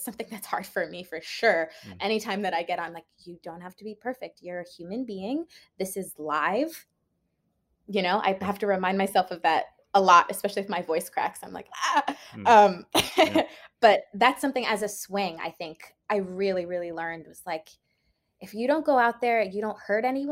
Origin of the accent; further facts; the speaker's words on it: Washington, District of Columbia, United States; I grew up in Washington, D.C.